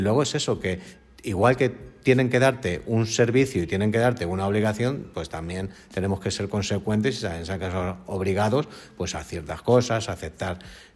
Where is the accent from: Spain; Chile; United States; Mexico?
Spain; en España, para unas cosas somos los españoles